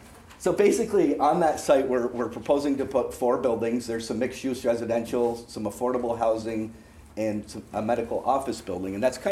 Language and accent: English; Vermont, United States; And so I grew up in Vermont. I went to college the first time in New Hampshire.